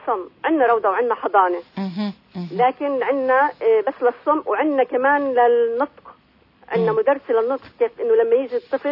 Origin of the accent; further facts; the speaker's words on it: Gaza, Gaza Strip, Palestine; إحنا كانوا جينا من غزة على فكرة